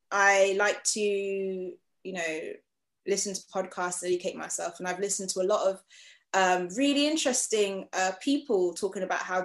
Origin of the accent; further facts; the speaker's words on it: Freetown, Western Area, Sierra Leone; now in United Kingdom; I'm from Freetown, Sierra Leone, and during the war, to, you know, escape and move to...